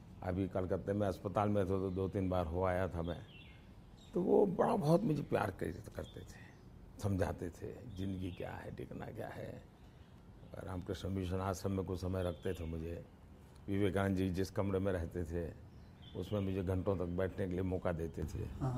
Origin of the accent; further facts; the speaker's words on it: Gujarat, India; हमारे यहाँ से दूर एक मेहसाना स्टेशन है मेरे गांव से